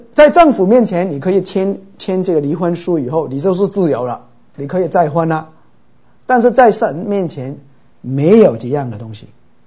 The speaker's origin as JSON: {"language": "Chinese", "town": "Chaozhou", "region": "Guangdong", "country": "China", "said": "因为你知道我是潮州人呢"}